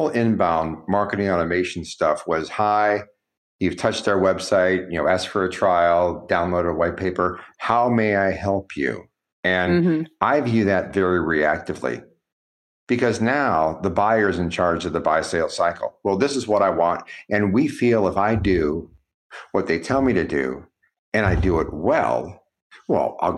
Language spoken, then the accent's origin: English; Ohio, United States; I was born and raised in Ohio, and we've got a big family and stuff.